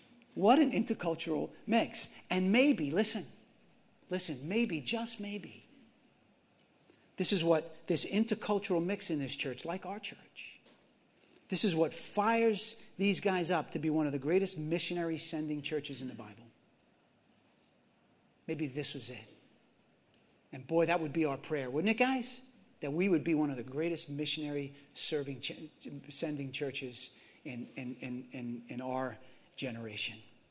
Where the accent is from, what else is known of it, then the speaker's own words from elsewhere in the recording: New York, United States; When I grew up in New York, that was the big thing, blacks and whites.